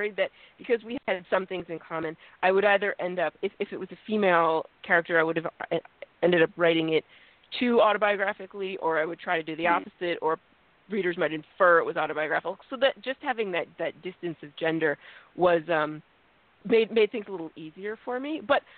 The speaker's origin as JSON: {"language": "English", "region": "Vermont", "country": "United States", "tie": "born or raised there", "said": "CNN had live footage of my hometown in southern Vermont with a river of water flooding through it."}